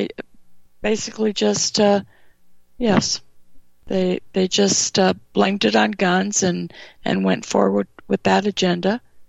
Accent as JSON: {"language": "English", "region": "California", "country": "United States", "tie": "born or raised there", "said": "There were guns. I grew up in California. Everyone had a gun."}